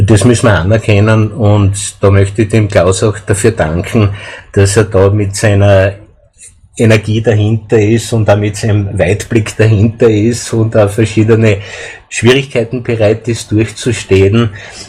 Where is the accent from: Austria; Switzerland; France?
Austria; Graz, Styria; ich komme aus Graz und ich begrüße ganz herzlich alle Zuhörerinnen und Zuhörer